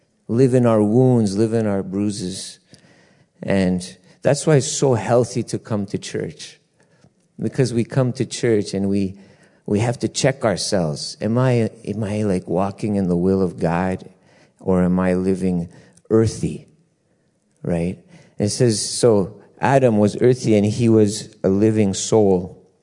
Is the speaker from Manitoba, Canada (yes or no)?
no; Montreal, Quebec, Canada; So, yeah, we're from Montreal, Canada